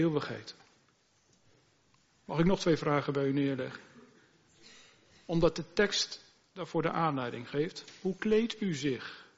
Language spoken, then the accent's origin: Dutch; Gelderland, Netherlands; De streek waar ik opgegroeid ben, de Noordwest-Veluwe